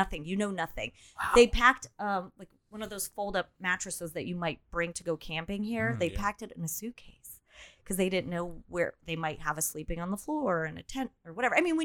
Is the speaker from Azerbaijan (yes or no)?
yes; Azerbaijan; So we're Armenian and we lived in Azerbaijan. And after the Soviet Union broke up